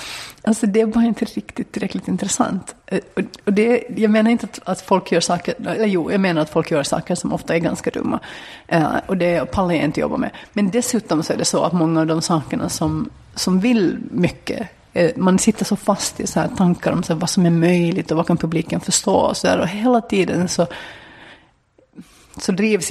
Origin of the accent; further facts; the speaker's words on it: Finland; Jag kommer från Finland